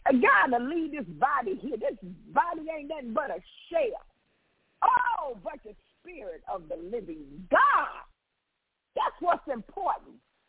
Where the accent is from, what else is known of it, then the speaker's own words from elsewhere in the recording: Chicago, Illinois, United States; I'm from Chicago.